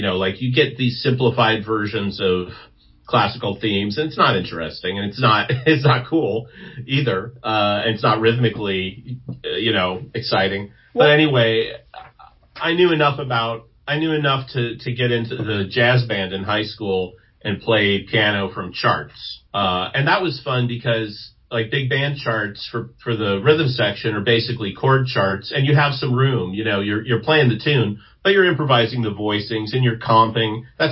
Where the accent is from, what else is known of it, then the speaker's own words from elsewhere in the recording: Upland, California, United States; also born or lived in Claremont; I grew up out in the Inland Empire in like Upland, Claremont. Both sides of my family are Italian American, and big extended family.